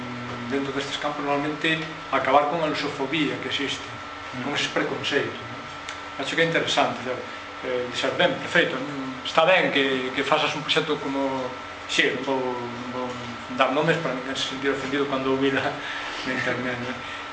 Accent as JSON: {"language": "Galician", "region": "Galicia", "country": "Spain", "said": "e pasei a ultrapasar as fronteiras sendo galego, claramente."}